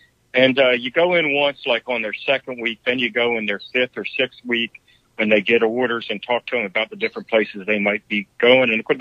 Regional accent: the South, United States; Look, I'm from the South. I never wanted to get north of New York.

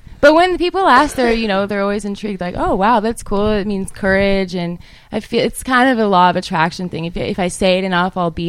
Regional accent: Reno, Nevada, United States; now in Nashville, United States; He's at home. I'm from Reno, Nevada. He's still at home.

